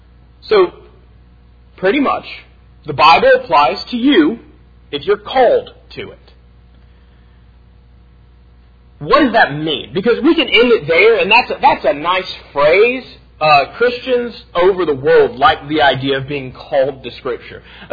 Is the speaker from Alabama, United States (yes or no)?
yes; Alabama, United States; But growing up in Alabama, there's not a predominantly Jewish heritage.